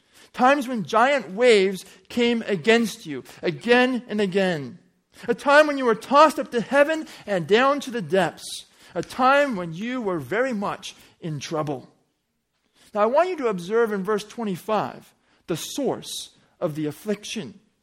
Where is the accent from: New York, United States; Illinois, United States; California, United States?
California, United States; I grew up in Southern California. It is a desert, but they pipe in millions of gallons of water probably every day from the Colorado River.